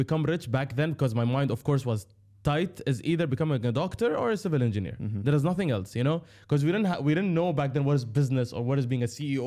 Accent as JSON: {"language": "English", "region": "Dubai", "country": "United Arab Emirates", "tie": "born or raised there", "said": "I'm born and raised in Dubai. I studied in Westminster School in Dubai, Al Qusais."}